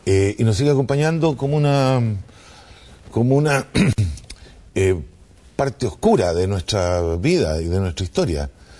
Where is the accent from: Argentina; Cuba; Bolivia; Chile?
Chile; tenemos derechos como ciudadanos chilenos, y tenemos derechos a la vez como pueblo indígena, como pueblo mapuche